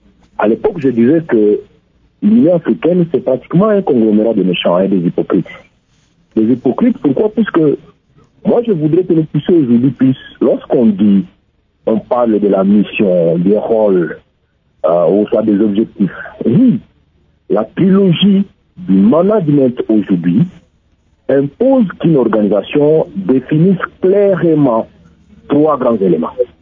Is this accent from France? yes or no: no; DR Congo; Je crois que l'histoire l'a rattrapé très chez nous au Congo.